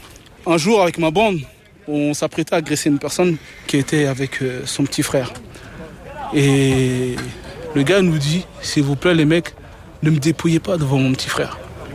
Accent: Grigny, Île-de-France, France; Ah ouais, je suis de Grigny.

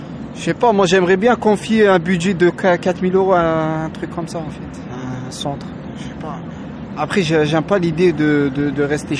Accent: Corbeil-Essonnes, Île-de-France, France; Moi, je viens pas d'ici, moi, je viens de Corbeil-Essonnes.

